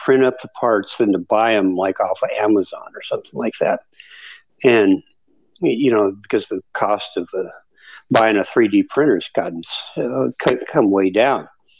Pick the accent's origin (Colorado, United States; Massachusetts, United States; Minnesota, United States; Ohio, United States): Colorado, United States; You know, I came from Colorado, and I thought there were trees there